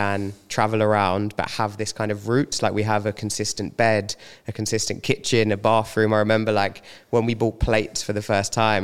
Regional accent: London, United Kingdom; I mean, I grew up in London, so I used to see boats a lot, like at Camden or in East London.

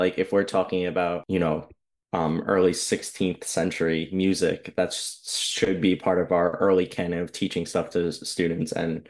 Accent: New York, United States; now in Florida, United States; Because we're in Florida and I'm from New York

